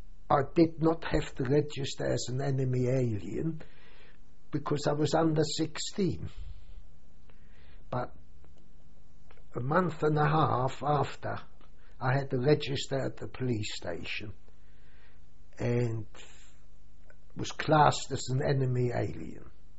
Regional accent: Germany; English is a second language; now in United Kingdom; there we were all German boys, roughly of the same age. We didn't speak English.

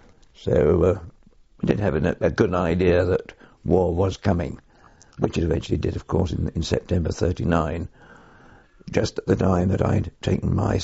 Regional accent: Newton Abbot, South West England, United Kingdom; born there; I was born in Newton Abbott, in Devonshire, in 1922.

